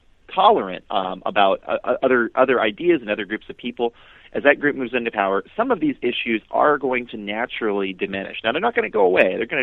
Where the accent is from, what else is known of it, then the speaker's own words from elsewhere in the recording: St. Louis, Missouri, United States; So as I was growing up, I grew up here in the St. Louis area for most of my life. We were military, so we moved around, but we settled here in the St. Louis area, and we lived right next to East St. Louis, Illinois